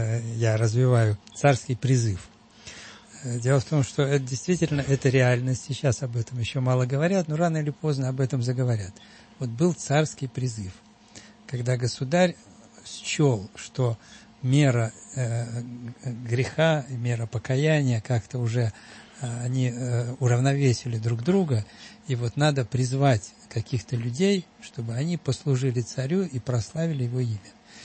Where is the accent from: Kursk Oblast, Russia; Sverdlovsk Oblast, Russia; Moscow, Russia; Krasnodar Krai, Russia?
Moscow, Russia; А я из Москвы.